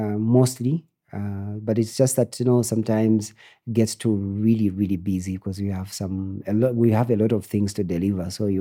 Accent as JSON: {"language": "English", "town": "Choma", "region": "Southern Province", "country": "Zambia", "tie": "born or raised there", "also_born_or_lived": "Ndola / Lusaka", "said": "I was born in Ndola. Then I grew up in Southern Province, Choma. And then I came to Lusaka and did my primary and secondary school."}